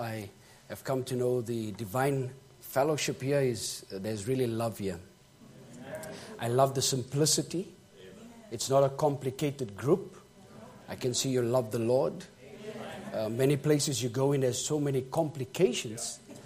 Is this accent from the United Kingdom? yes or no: yes; United Kingdom; I hope my accent won't be too bad tonight. I'm British, so some of my words will be a bit different than yours.